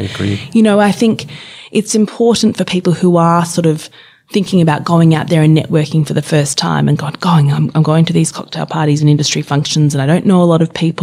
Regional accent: Perth, Western Australia, Australia; And we had an amazing upbringing growing up in Perth, Western Australia, but spending time over on the East Coast every year.

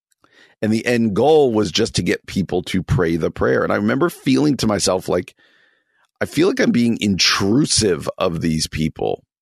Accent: New Jersey, United States; I grew up in New Jersey.

